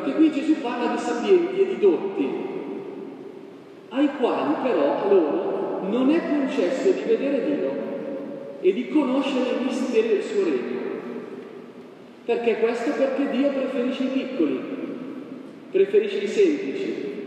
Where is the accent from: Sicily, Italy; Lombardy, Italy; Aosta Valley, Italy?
Lombardy, Italy; Como; sono di Como